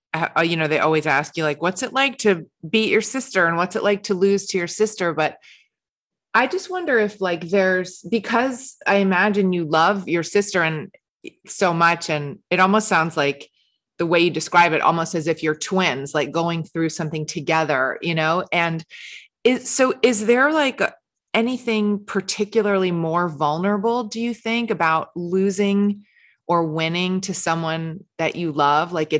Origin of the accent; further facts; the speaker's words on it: New York City, New York, United States; I grew up in New York City and I drive like a taxi driver.